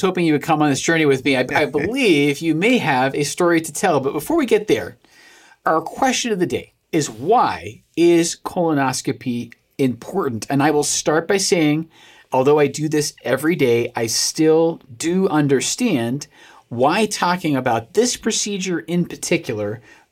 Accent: United Kingdom; And look, I really get it because I am a British man, okay?

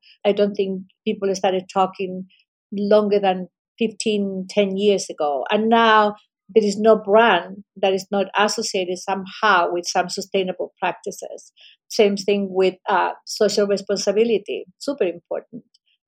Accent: Chile; And personally, I come from Chile.

